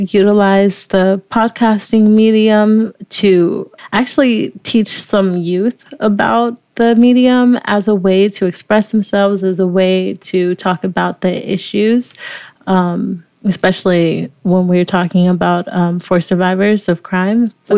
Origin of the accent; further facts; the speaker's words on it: Los Angeles, California, United States; also born or lived in Bellflower / Inland Empire; I was born in Bellflower because we lived in Compton and that's where Kaiser is, right? But I was raised, you know, actually between the IE, so the Inland Empire, and Watts in South Central Los Angeles.